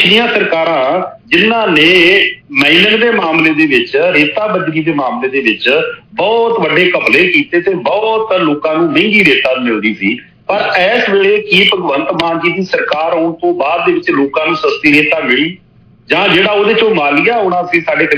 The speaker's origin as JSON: {"language": "Punjabi", "region": "Punjab", "country": "India", "said": "ਅਸਲ ਚ ਮਸਲਾ ਇਹ ਆ ਵੀ ਅਸੀਂ ਪੰਜਾਬ ਦੇ ਲੋਕ ਜੇ ਅਸੀਂ ਅੱਜ ਪਾਣੀ ਦੀ ਗੱਲ ਕਰਦੇ ਹਾਂ"}